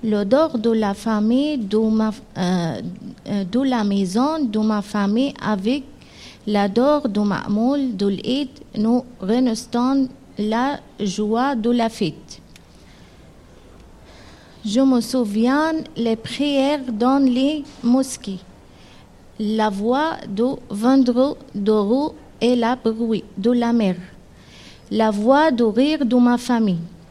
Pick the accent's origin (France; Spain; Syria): Syria; French is a second language; moved away; Je ne veux pas me souvenir du moment où j'ai quitté la Syrie à cause de la guerre.